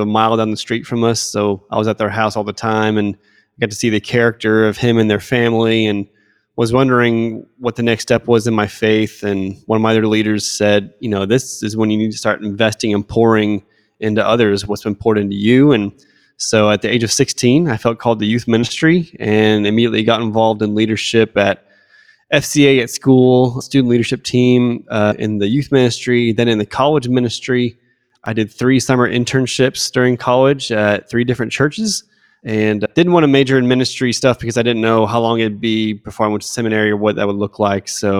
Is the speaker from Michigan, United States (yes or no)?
no; Phoenix, Arizona, United States; So I grew up in Phoenix, Arizona. I was part of a big Southern Baptist church.